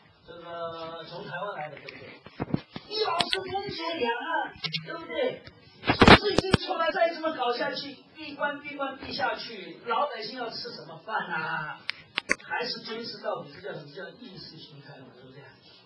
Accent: Shanghai, China; 在上海每一个弄堂里面都有一个火，都有一个炼钢炉的。我小时候在那边看的

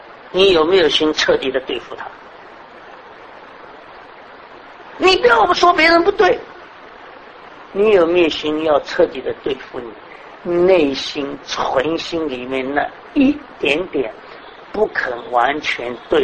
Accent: Shanghai, China; 我们上海人说，那里头的儿子自己的好

